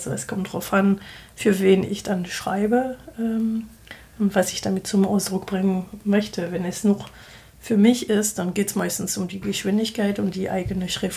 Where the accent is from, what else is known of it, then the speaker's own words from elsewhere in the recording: France; Also ich bin in Frankreich groß geworden und auch in Frankreich zur Schule gegangen